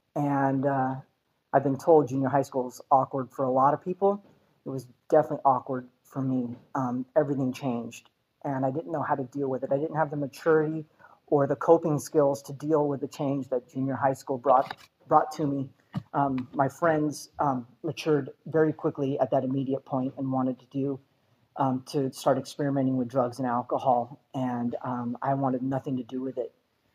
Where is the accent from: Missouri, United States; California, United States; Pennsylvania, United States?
California, United States; also born or lived in New Jersey; I was born in New Jersey, which they tell me is enough reason to be an alcoholic in itself. My father was a stockbroker, and he wanted to work on Wall Street once in his life. And I was the oldest child, and so once they had me, they scurried back to California to raise me here.